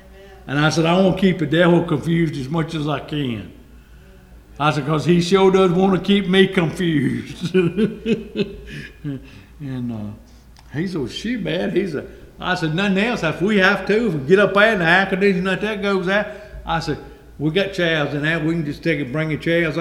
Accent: United States; born there; I'm thankful that I was born here in the United States of America.

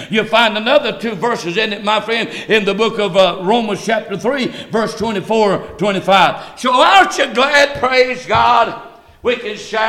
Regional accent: North Carolina, United States; Okay, I forgot I'm from North Carolina.

